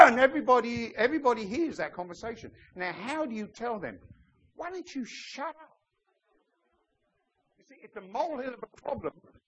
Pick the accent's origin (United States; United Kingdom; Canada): United Kingdom; England; There's one thing, you see, I'm English. And believe it or not, apart from two Englishmen I know, me and Andy, the English are quiet. We're reticent.